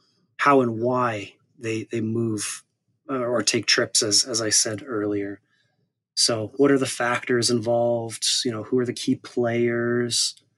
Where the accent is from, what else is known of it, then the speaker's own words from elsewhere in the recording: Saskatoon, Saskatchewan, Canada; The city's called Saskatoon in the province of Saskatchewan. I dare you to say that fast.